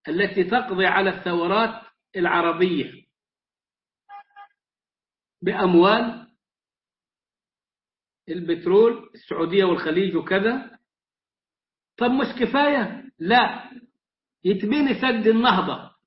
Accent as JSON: {"language": "Arabic", "country": "Egypt", "said": "احنا كمصريين"}